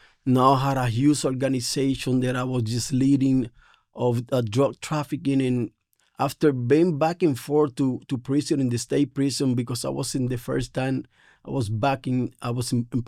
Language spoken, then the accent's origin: English; Ponce, Puerto Rico; English is a second language; I'm from Puerto Rico in this pueblo called Ponce. And as I was growing up, it was just a lot of violence, prostitution.